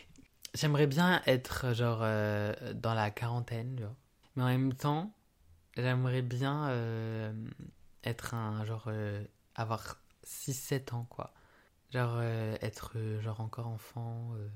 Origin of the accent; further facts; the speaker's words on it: Portugal; je suis pas français de base, je suis portugais.